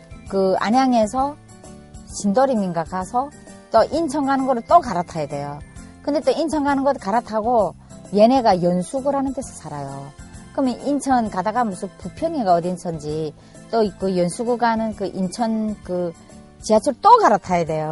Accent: North Korea; now in South Korea; 제가 또 탈북자다 보니까 이 남한 사람들하고 따라 못 가는 거예요.

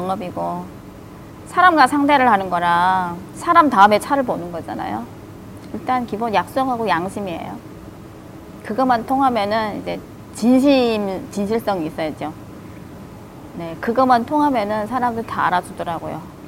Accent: North Korea; now in South Korea; 이제 북한에서 왔으면 처음에도 우리를 보면은 조금 까마잡잡하고 좀 천지어 보이고

